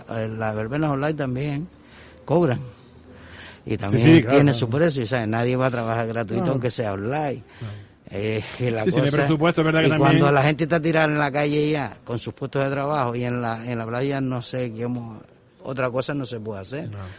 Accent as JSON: {"language": "Spanish", "town": "Morro Jable", "region": "Canary Islands", "country": "Spain", "said": "Y que la juventud de Morrojable, que yo soy de Morrojable, yo la conozco y sé cómo va."}